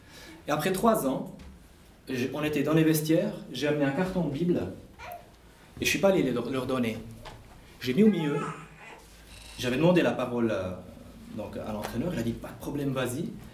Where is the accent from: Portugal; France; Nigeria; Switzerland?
Switzerland; Biel, Bern; Et moi, j'étais un peu l'étranger. En tant qu'Italien et en tant que Biennois, j'étais l'étranger.